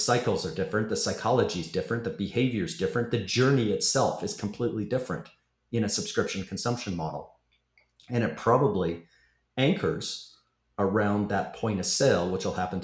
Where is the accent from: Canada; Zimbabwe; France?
Canada; now in Florida, United States; I am Canadian, so it used to be heat, not air conditioning. But now I'm in Florida, so it's all about air conditioning.